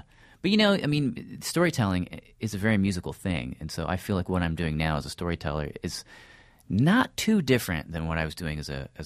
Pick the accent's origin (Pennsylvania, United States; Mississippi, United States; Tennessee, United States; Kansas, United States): Tennessee, United States; Nashville; I grew up in Tennessee for 13 years.